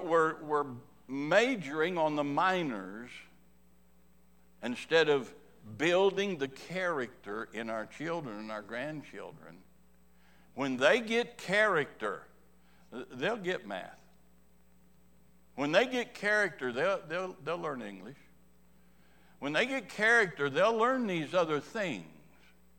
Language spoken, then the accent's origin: English; Kansas, United States; I was born and raised in Kansas, and that's the only team we got around there